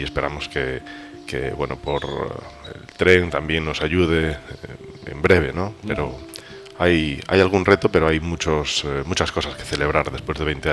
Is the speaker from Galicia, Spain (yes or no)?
yes; Galicia, Spain; moved away as an adult; Yo soy gallego.